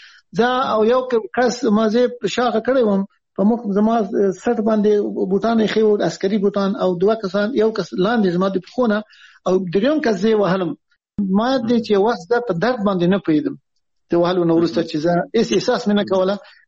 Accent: Afghanistan; now in Islamabad, Pakistan; مونږ خو د افغانستان خلک

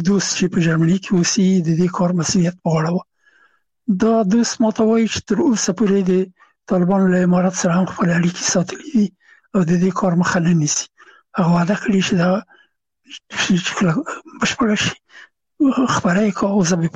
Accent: Afghanistan; د محصلینو په ډله کې یو افغان هغو هغه زه نه پېژندلم چې زه هم افغان یم، ما ته یې نه پېژنده چې افغان یم.

